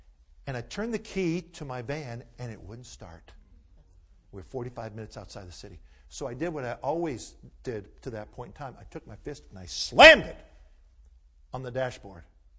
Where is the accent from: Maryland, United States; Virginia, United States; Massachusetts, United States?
Maryland, United States; Before my wife and I were married, of course, we grew up in Maryland